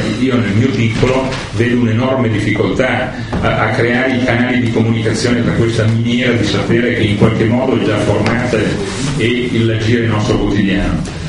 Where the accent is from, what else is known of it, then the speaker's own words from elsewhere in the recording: New Zealand; sono di Nuova Zelanda.